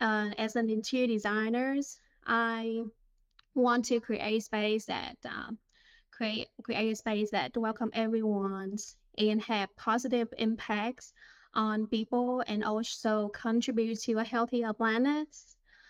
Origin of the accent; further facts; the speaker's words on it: Vietnam; now in Atlanta, United States; I'm originally from Vietnam, and now I'm based in Atlanta, Georgia.